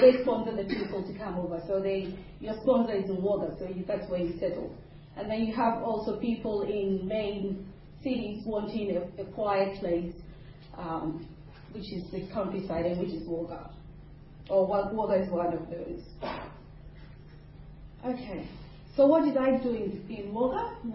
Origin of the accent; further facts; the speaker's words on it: Ghana; and I come from Ghana, which is there on the coast, on the Atlantic coast.